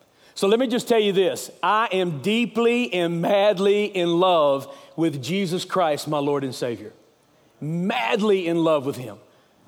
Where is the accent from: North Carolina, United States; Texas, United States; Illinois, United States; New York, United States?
North Carolina, United States; Charlotte; I'm from Charlotte, North Carolina.